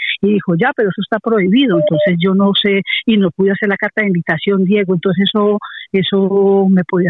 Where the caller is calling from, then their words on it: Madrid, Community of Madrid, Spain; de Carabanchel.